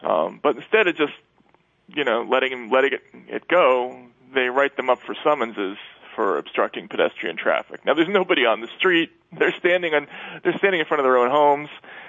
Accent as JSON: {"language": "English", "region": "New York", "country": "United States", "said": "And I felt very guilty that as a New Yorker that I didn't know a lot of these things"}